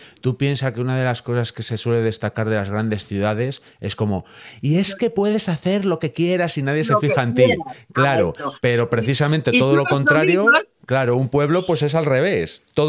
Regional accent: Boñar, Castile and León, Spain; por aquí, por León, en mi pueblo, Boñar

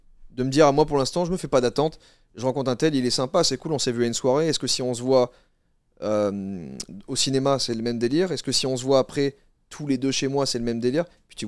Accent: Grenoble, Auvergne-Rhône-Alpes, France; J'ai des amis, par exemple, à Grenoble. Donc c'est une ville en France d'où je viens

